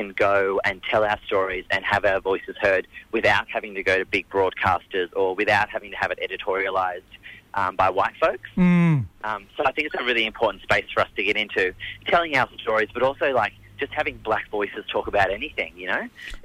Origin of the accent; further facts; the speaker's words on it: Narromine, New South Wales, Australia; also born or lived in Baradine; now in Melbourne, Australia; I'm from Gamilaroi country out near Barradine, but I grew up in Narromine, which is Wiradjuri country, and now I live down in Melbourne on Wurundjeri country.